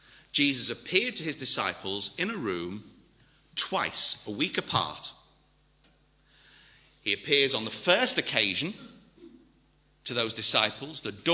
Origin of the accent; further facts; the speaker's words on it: Liverpool, North West England, United Kingdom; You know, I come from Liverpool. It was built on slavery.